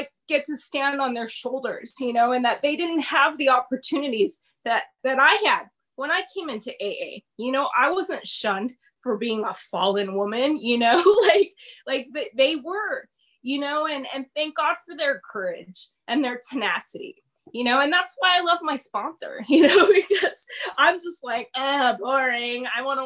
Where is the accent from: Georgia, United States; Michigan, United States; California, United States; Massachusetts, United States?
California, United States; Los Angeles; So I grew up in West LA.